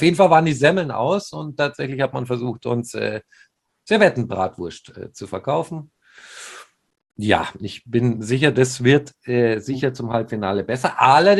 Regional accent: Munich, Bavaria, Germany; Ich hatte tatsächlich auch als Münchner Gänsehaut.

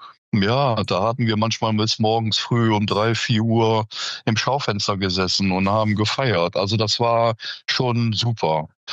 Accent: Düsseldorf, North Rhine-Westphalia, Germany; Ich komme aus Düsseldorf ursprünglich, bin 1981 nach Grüten gezogen und von Grüten 1982 nach Hahn.

